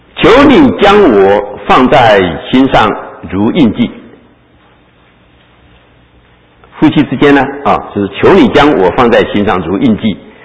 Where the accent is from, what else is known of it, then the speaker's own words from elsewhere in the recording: China; 我们中国人用什么来描写嫉妒呢？